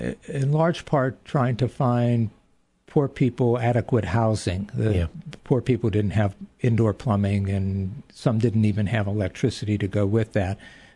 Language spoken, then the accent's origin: English; Pittsburgh, Pennsylvania, United States; I'm born and raised in Pittsburgh